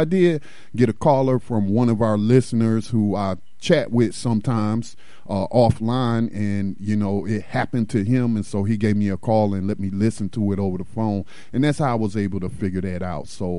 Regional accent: North Carolina, United States; I'm really going to be focusing on my home state of North Carolina, where I live, as we are impacted by a lot of things here.

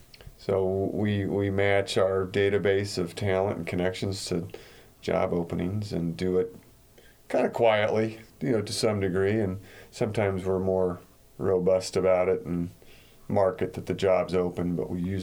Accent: Waukee, Iowa, United States; also born or lived in Agency / Ottumwa; I'm from Iowa originally, born in Agency or Ottumwa. So I'm an Iowa kid.

